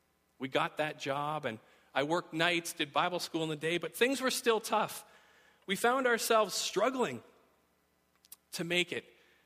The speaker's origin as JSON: {"language": "English", "town": "Red Deer", "region": "Alberta", "country": "Canada", "tie": "born or raised there", "said": "this person that I knew growing up in Red Deer, Alberta"}